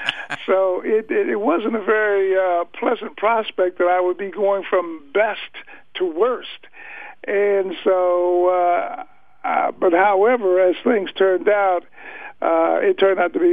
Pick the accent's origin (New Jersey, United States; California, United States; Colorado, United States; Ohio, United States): Ohio, United States; I grew up in Northeast Ohio. Cleveland Browns were my favorite team as a youngster